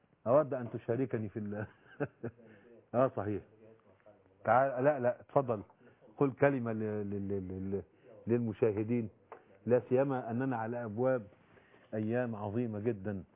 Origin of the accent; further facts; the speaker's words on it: Egypt; وأنا كمصري